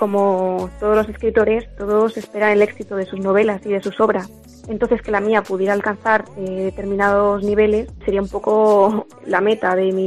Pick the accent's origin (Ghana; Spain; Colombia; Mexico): Spain; Sigüenza, Castilla-La Mancha; Entonces, cuando me llevaban a algún lugar de importancia histórica, como lo puede ser el parador de mi pueblo, de Sigüenza, yo me imaginaba a los personajes